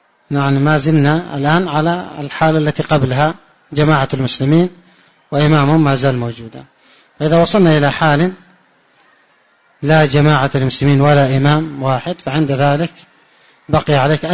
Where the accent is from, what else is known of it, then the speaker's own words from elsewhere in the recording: Yemen; يعني بعض اللهجات عندنا في اليمن هكذا يقول